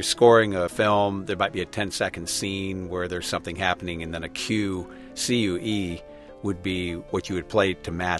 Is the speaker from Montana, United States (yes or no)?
yes; Montana, United States; And I grew up in Montana, so the seasons permeate everything I do musically and otherwise.